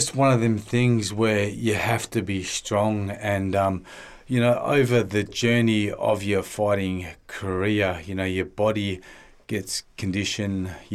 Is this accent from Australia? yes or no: yes; Perth, Western Australia, Australia; I come from Perth, WA, you know, I come from a broken home.